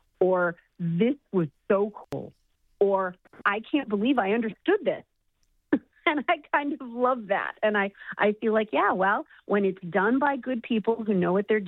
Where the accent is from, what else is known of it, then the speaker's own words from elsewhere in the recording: Chicago, Illinois, United States; And I'm actually from Chicago